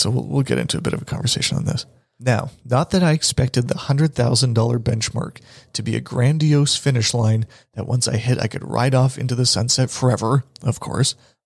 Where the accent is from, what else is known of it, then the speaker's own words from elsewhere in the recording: Canada; there are some minor inefficiencies for us as being Canadian investors